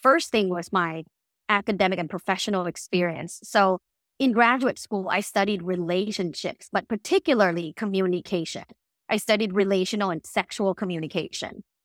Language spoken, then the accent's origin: English; Bangkok, Thailand; English is a second language; So I'm originally from Bangkok, Thailand. I grew up in a very, very sexually conservative environment. I went to an all-girls Catholic school, you know, taught by nuns.